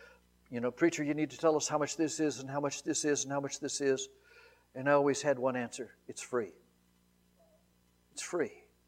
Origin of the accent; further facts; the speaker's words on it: United States; I'm so glad I am an American. I'm proud of it.